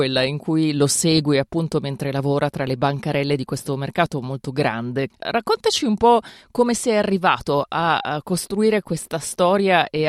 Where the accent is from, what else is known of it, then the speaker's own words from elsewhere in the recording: Turin, Piedmont, Italy; moved away; e lo dico da torinese, perché io vivo da molto tempo all'estero ma sono torinese d'origine